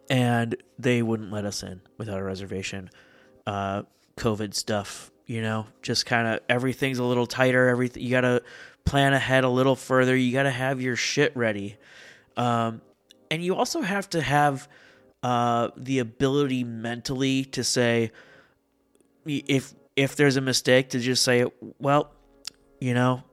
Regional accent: United States; if you've ever traveled to Europe or anywhere else overseas, as an American, we've probably talked about this on a show once or twice

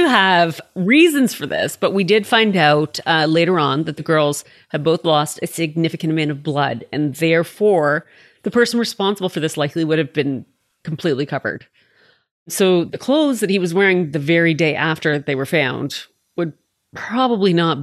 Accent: Canada; I'm Canadian.

